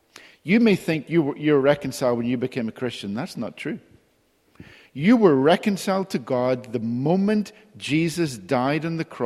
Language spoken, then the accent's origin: English; Northern Ireland, United Kingdom; I grew up in Northern Ireland, as many of you know